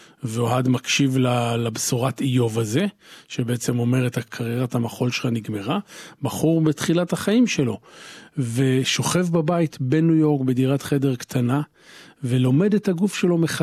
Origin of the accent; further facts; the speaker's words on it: Kfar Yedidia, Central District, Israel; אני בא מישראל. במקור אני מאיזה מושב קטן, כפר ידידיה, שזה במרכז צפון ישראל.